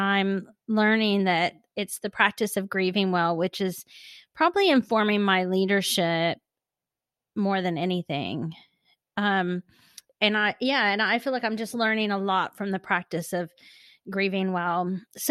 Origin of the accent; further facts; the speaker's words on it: Texas, United States; now in London, United Kingdom; So I'm based in London, but I'm from Texas.